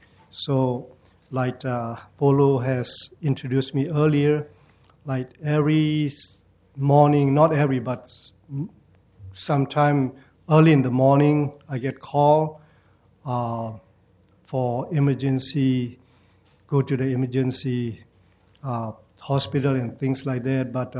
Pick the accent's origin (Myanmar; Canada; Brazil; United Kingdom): Myanmar; now in Portland, United States; I am originally from Burma. My ethnic group is called Zomi, and I have been here since 1994. I come over here as a student